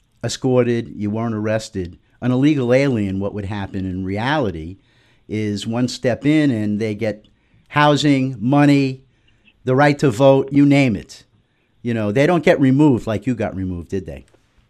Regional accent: New York, United States; I grew up on Long Island, and there were potato and tomato farms.

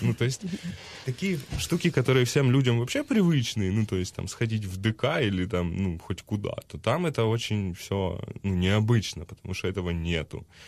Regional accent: Luhansk, Luhansk Oblast, Ukraine; Я из Луганска.

